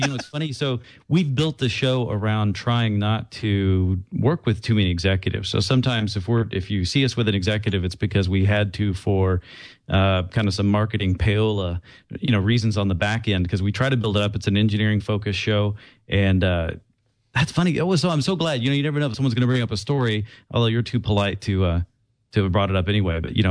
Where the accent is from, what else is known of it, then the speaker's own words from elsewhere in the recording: Austin, Texas, United States; also born or lived in Houston / Ohio; So I'm a Texan. I was born in Houston, grew up in Austin, Houston, and pretty much been in Texas all my life